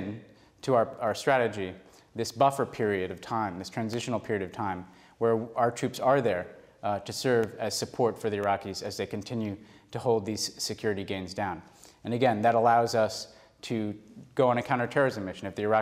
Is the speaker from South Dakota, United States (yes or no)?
no; New York, United States; It's Brooklyn. I'm from New York myself, RJ, so I hope to, in better days, I'd live in Park Slope.